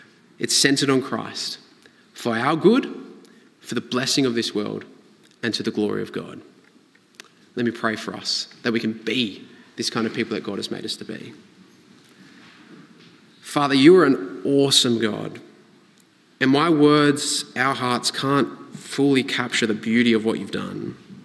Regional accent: England, United Kingdom; I'm from England.

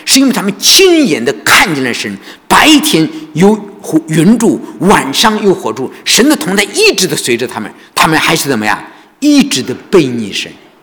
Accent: China; 我们现在可能因为我们是中国人，是不是？

